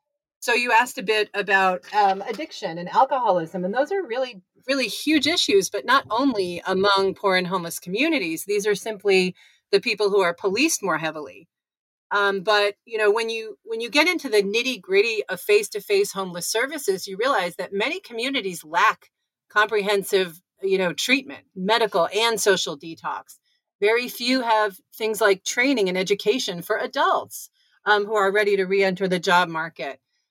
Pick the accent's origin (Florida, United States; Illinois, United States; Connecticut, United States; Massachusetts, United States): Connecticut, United States; Well, I am from Connecticut, and that's kind of important in the context of doing research in Southern California.